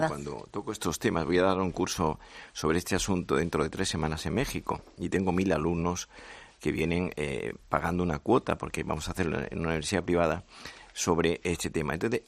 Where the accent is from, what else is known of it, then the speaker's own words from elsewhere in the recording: Andalusia, Spain; now in Madrid, Spain; yo soy andaluz, pero llevo media vida en Madrid.